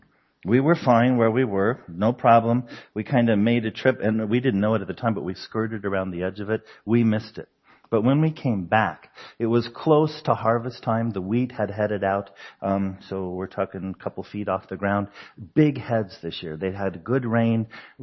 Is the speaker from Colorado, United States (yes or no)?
yes; Denver, Colorado, United States; All right, I grew up in Denver. And you always tell directions by the mountains because they're always there.